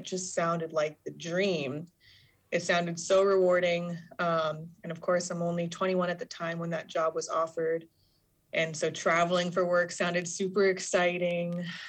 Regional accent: Sand Point, Alaska, United States; So I am Alaska Native. I am Ununga Aleut from Sandpoint, Alaska, a little commercial fishing village where I did get my primary and secondary education.

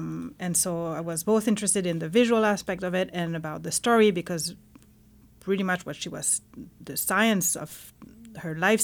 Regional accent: Switzerland; I grew up in Switzerland.

